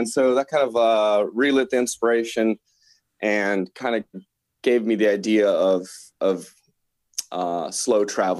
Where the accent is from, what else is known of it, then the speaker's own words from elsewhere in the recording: Columbus, Ohio, United States; And originally, I am from Columbus, Ohio. Grew up there with two sisters, my parents.